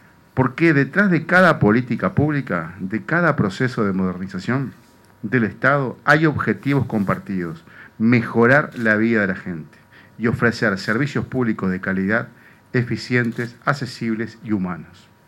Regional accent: Canelones, Uruguay; en el plano más personal como canario me genera un especial orgullo que esta nueva sede de CLAD se instale precisamente en este departamento

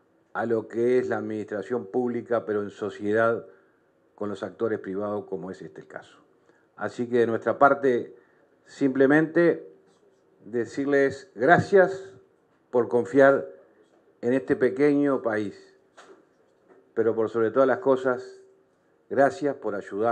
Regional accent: Uruguay

